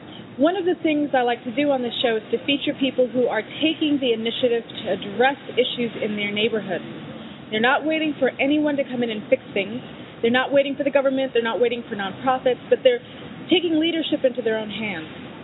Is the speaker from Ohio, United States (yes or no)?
no; Harlem, New York, United States; I introduced the show saying that I'm from Harlem.